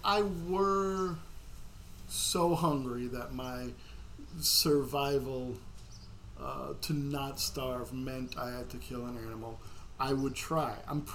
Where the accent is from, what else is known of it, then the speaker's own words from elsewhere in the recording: United States; But, you know, growing up in America, I'm like, I don't want to eat.